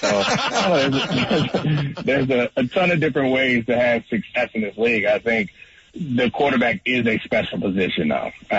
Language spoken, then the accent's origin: English; East Coast, United States; And I wasn't like a Broncos fan, and I didn't grow up in Colorado. I grew up on the East Coast